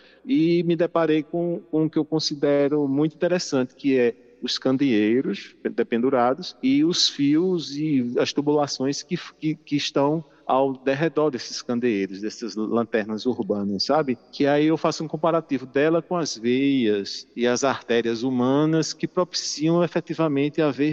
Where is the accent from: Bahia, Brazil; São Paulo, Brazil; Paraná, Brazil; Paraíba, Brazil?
Paraíba, Brazil; João Pessoa; born or raised there